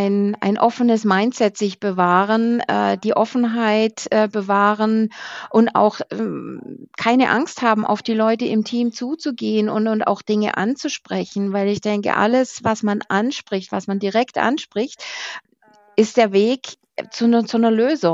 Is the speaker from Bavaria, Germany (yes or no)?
no; Baden-Württemberg, Germany; weil wir kommen ja so aus dem Schwäbischen